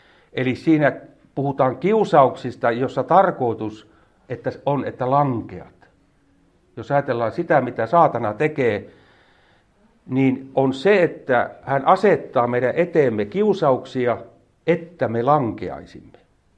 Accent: Kirkkonummi, Uusimaa, Finland; Täällä meillä on meri siellä, kun mä oon Kirkkonummelta, sillä on merenjää, mutta täällä on järvenjää.

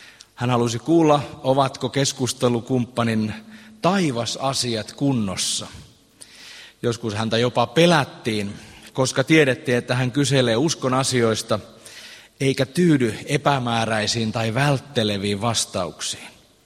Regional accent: Eura, Satakunta, Finland; born there; also born or lived in Keminmaa / Liminka; now in Pori, Finland; Eurasta olen syntyisin. Pitkän pätkän olin tuossa pohjoisessa seurakuntapappina Oulun hiippakunnassa Keminmaalla ja ensin hetken Limingassa, mutta 16 vuotta siellä.

